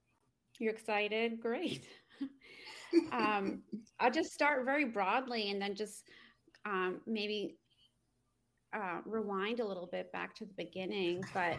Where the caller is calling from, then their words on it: Evans, Georgia, United States; I'm also recording from Evans, Georgia, with Kelly Spain.